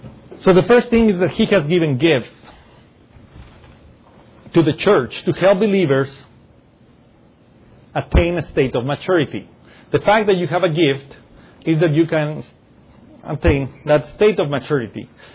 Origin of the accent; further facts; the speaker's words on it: Mexico; I'm from Mexico, that one comes first to mind